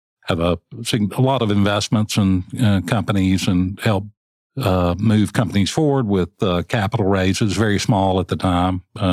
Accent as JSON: {"language": "English", "town": "Monticello", "region": "Arkansas", "country": "United States", "tie": "born or raised there", "said": "Yes, I grew up in South Arkansas in Monticello, graduated class of 1976"}